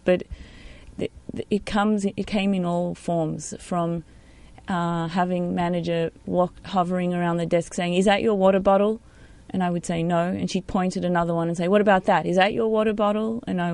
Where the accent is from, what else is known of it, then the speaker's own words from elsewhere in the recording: Australia; I am from Australia. I'm on a work visa.